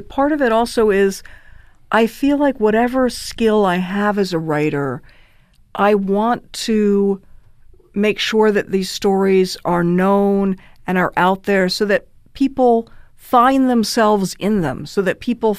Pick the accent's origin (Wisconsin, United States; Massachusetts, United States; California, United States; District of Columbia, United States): District of Columbia, United States; Washington; The magical realism, honestly, of growing up in Washington, D.C. was enough to get started on.